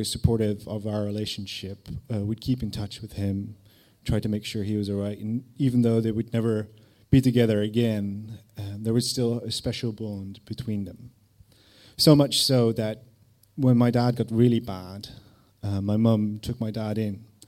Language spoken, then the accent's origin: English; Netherlands; I was from Holland, I was living there with my mum, and I would visit my dad in various cities in the UK, such as Manchester, Woking, Lansing, my favourite, near Brighton.